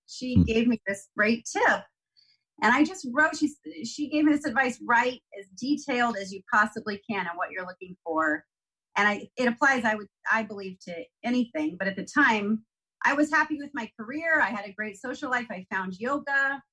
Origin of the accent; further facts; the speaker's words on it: San Francisco, California, United States; now in Los Angeles, United States; because I'm originally from the Bay Area, originally San Francisco. And I was telling you yesterday that growing up, I felt like a minority.